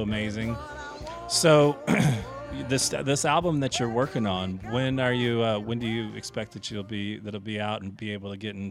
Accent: St. Louis, Missouri, United States; and I'm originally from St. Louis

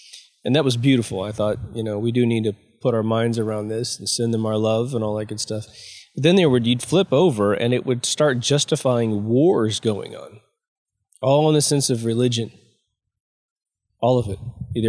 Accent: Midwest, United States; Growing up in the Midwest, you know, you have these gigantic families that were very close to each other

